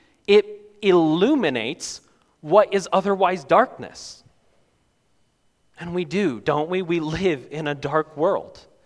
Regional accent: Canada; now in United States; This is new for me. I'm from Canada.

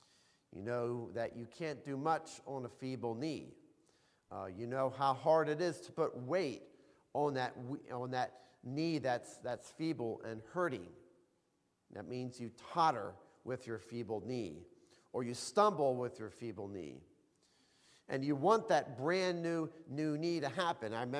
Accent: Pennsylvania, United States; You know, I'm from Pennsylvania. You know, you get too much rain there.

